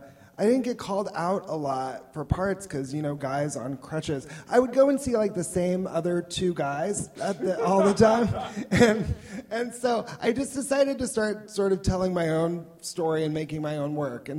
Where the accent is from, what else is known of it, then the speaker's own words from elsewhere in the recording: California, United States; I guess I'm from Southern California, so back in Los Angeles when I was trying to get work I thought I was an actor.